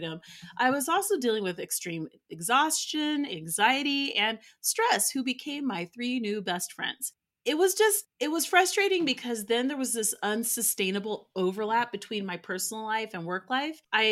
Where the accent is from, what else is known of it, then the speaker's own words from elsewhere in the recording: Boulder, Colorado, United States; now in Denver, United States; I live in Denver, but I was working in a city called Boulder. I grew up in Boulder, so I didn't want to live there again.